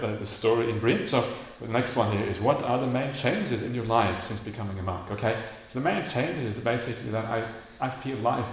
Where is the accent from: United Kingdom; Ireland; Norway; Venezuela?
Norway; I grew up in Norway. My parents aren't Buddhists.